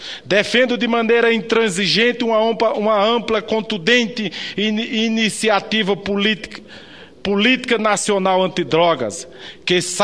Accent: Paraíba, Brazil; born there; o meu estado natal, a nossa querida Paraíba.

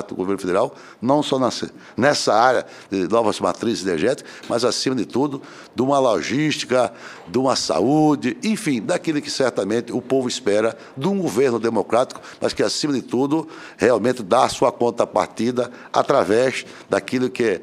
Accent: Mato Grosso, Brazil; como senador da República, e, sobretudo, como mato-grossense

